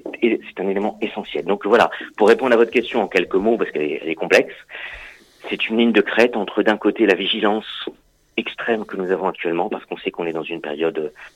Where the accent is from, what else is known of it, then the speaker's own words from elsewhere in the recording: France; il faut rester continuer à vivre avec ce qui fait ce que nous sommes en tant que Français